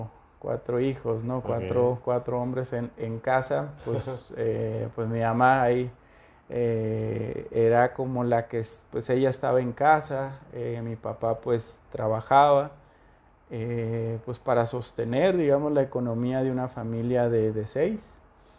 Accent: Villa Juárez, Mexico; yo crecí allá en Villa Juárez, me tocó ser cholo de allá.

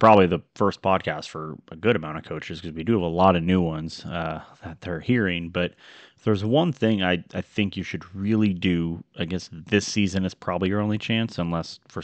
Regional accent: Wisconsin, United States; I'm from Wisconsin, so I'm playing with a team that I'm familiar with and I like

